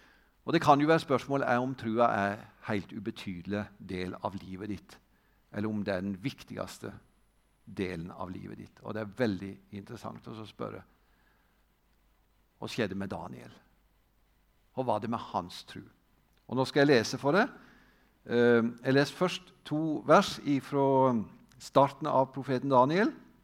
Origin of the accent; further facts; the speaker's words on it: Treungen, Vestfold og Telemark, Norway; Jeg sang en sang når jeg var på søndagsskolen i Frikirka hjemme i Treungen.